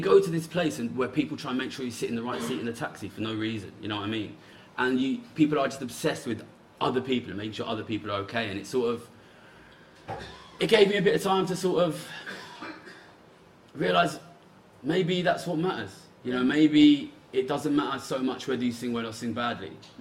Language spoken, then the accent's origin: English; London, United Kingdom; now in Japan; And I grew up in London, and in a very multicultural area of London.